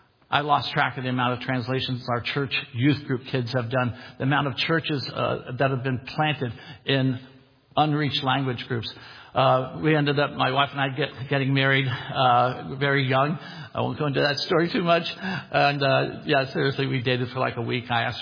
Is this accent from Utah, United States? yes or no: no; San Diego, California, United States; also born or lived in San Francisco; I was born in San Francisco, raised in San Diego.